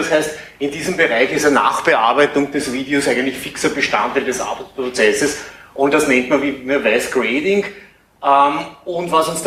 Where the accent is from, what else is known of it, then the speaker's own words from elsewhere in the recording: Austria; Ich komme aus Österreich, lebe in Wien, arbeite in Eisenstadt.